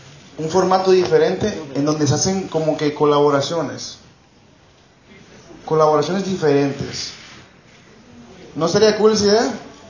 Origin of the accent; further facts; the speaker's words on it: New York, United States; Yo nací y me crié en Nueva York.